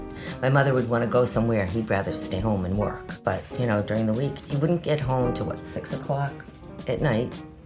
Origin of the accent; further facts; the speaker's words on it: Arlington, Massachusetts, United States; also born or lived in Brookline; now in Woburn, United States; I was born at Beth Israel Hospital in Brookline. I grew up in Arlington. I lived there till I got married, and then we moved to Woburn.